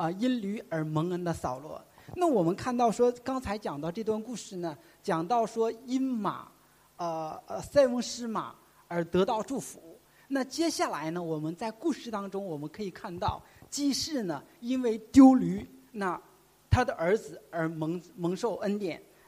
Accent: Northeast China, China; 用我们东北人的话来讲就是非常的魁梧非常的魁梧

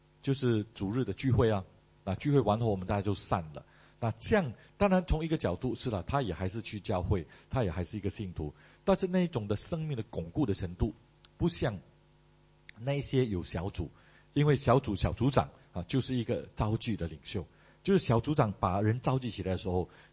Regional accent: Malaysia; moved away; 我本身的背景没有当兵啊，我从马来西亚过来，所以我没有当兵的背景。

